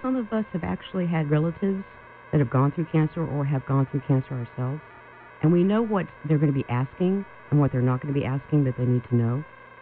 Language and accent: English; North Carolina, United States; now in Yuma, United States; Home originally was North Carolina.